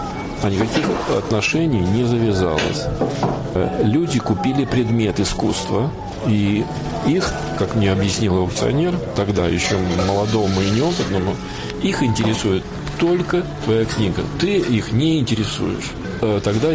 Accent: Germany; Как человек практичный, да, как немец, я могу откровенно сказать

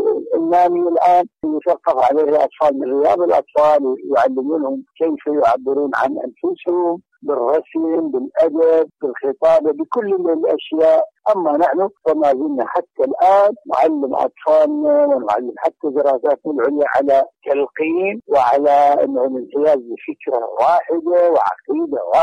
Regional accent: Iraq; عندنا في العراق مستوى الأمية مرتفع جدا

